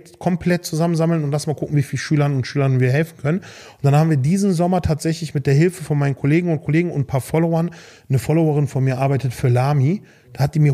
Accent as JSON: {"language": "German", "town": "Velbert", "region": "North Rhine-Westphalia", "country": "Germany", "tie": "born or raised there", "said": "Und gerade in Velbert, zu der Zeit, wo ich groß geworden bin, ich komme aus Velbert, das ist Kreis Mettmann, das ist bei Wuppertal, war Velbert Drogenumschlagsplatz Nummer 3 in ganz NRW"}